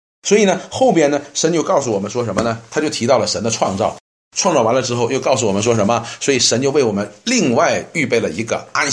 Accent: China; 我们到什么时候才想起来我们是中国人？过春节的时候

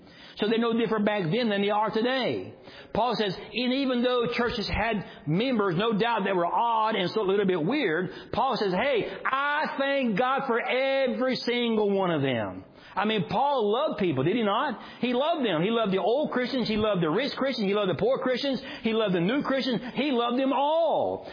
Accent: Georgia, United States; I'm a redneck from South Georgia.

